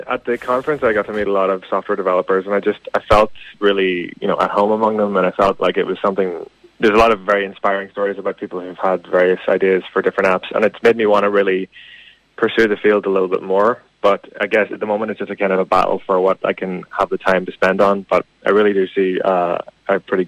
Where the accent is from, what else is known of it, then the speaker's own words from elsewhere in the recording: Letterkenny, Ulster, Ireland; now in Belfast, United Kingdom; Yeah, I'm from Letterkenny. I'm up in Belfast at the moment doing a PhD in music for a year